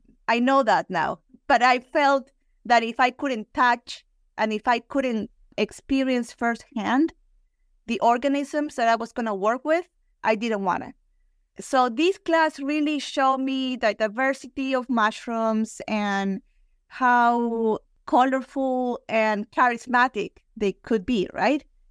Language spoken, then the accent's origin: English; Lima, Peru; English is a second language; now in Florida, United States; But I'm from Lima, Peru, from the capital. And I grew up next to the ocean, which I really adore.